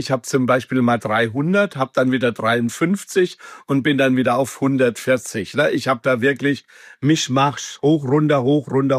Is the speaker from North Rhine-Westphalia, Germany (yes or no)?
no; Bavaria, Germany; Ich komme aus Nordbayern, ich bin Unterfranke, bin blond, habe blaue Augen